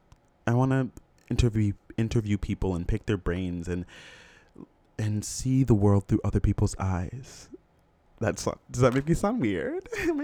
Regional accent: Florida, United States; I grew up in Florida. I have a little brother who's in high school right now.

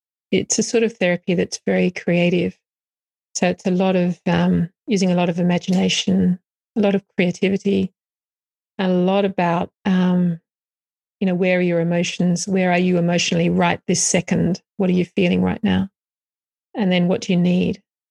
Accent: Sydney, New South Wales, Australia; moved away as an adult; turned 54, so you know a lot of things has happened in 54 years. I was born in Sydney, in Australia, and I went to school in Sydney.

